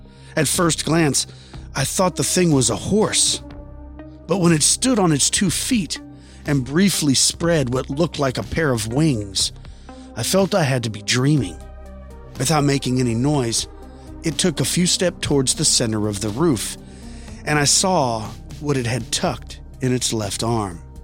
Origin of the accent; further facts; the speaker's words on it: New York, United States; I grew up in Long Island, New York.